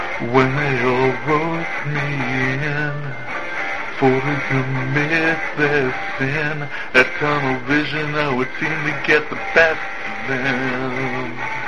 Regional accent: North Dakota, United States; I am from North Dakota

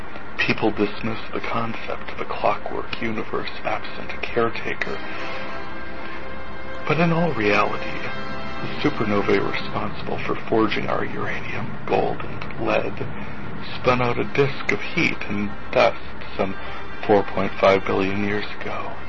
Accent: North Dakota, United States; I am from North Dakota, where this past week we were thankful for, oh, lots of things.

